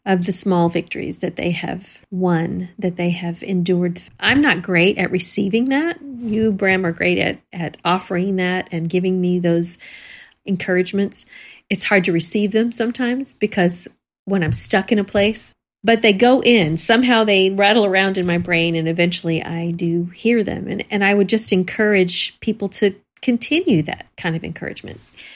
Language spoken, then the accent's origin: English; Texas, United States; I remember those celebrations growing up in Texas.